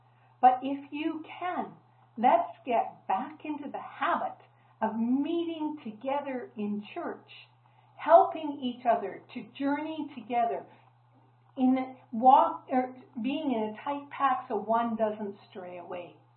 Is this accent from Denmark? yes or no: no; British Columbia, Canada; As I've said, I grew up in the Okanagan, and when I was a young teenager, we lived right on Okanagan Lake.